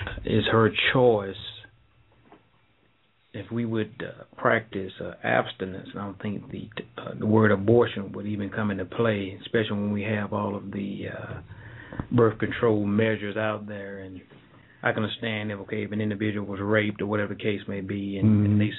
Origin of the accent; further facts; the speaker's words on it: Silver Creek, Mississippi, United States; I'm from Silver Creek, Mississippi. I've been to Africa. But I consider myself an American.